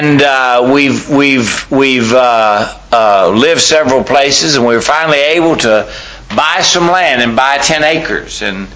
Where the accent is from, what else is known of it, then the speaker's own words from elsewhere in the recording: Palacios, Texas, United States; also born or lived in California; I grew up in South Texas. And there's a little town in South Texas called Palacios. And that's where I grew up.